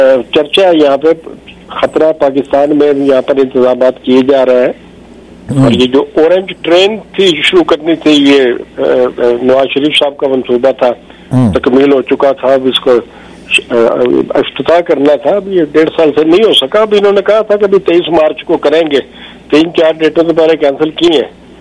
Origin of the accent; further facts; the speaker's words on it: Punjab, Pakistan; ہم بچپن میں دیکھا کرتے تھے, وہ آپ کو بھی یاد ہوگا پنجاب میں تو ہم کہا کرتے تھے